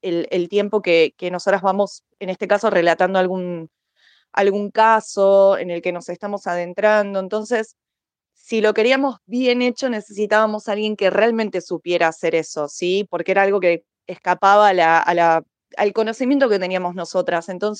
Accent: Argentina; Yo soy de Argentina.

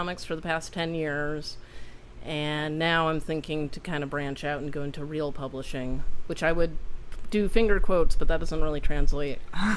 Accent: United States; and I'm sorry, I'm American.

